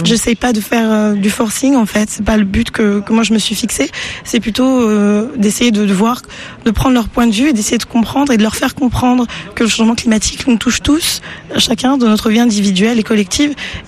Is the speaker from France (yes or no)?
no; Madagascar; Je viens de Madagascar, comme je vous l'ai dit